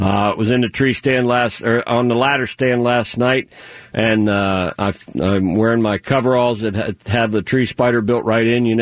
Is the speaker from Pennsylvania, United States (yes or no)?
yes; Pennsylvania, United States; growing up on the Juniata River in Pennsylvania brought out my love for smallmouth bass.